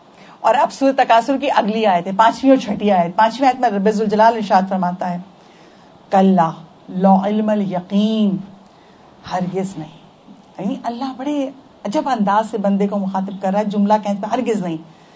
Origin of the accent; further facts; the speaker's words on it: Karachi, Sindh, Pakistan; اب ہم کراچی کے رہنے والے ہیں, یہی پیدا ہوئے ہیں, یہی زندگی گزاری ہے.